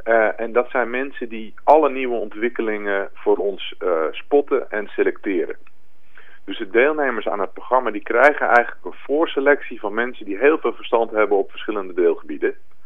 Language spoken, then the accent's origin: Dutch; Amsterdam, North Holland, Netherlands; born there; we zijn in Amsterdam geboren.